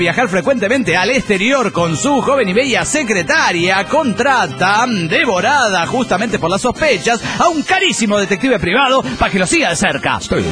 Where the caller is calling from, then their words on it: Puerto Ordaz, Bolívar, Venezuela; de Puerto Ordaz, Venezuela.